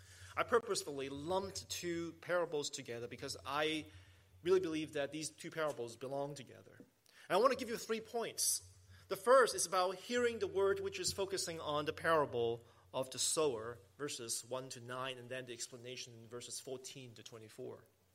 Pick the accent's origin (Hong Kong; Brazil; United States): Hong Kong; When I was young, growing up in Hong Kong